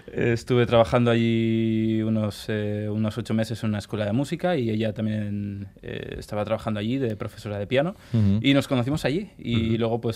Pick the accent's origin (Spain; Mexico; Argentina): Spain; Bilbao, Basque Country; now in Japan; ya que somos de Bilbao, ¿no?